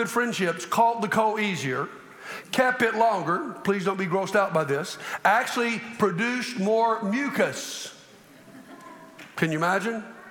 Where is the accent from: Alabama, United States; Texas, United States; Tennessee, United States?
Alabama, United States; Montgomery; I grew up in Montgomery.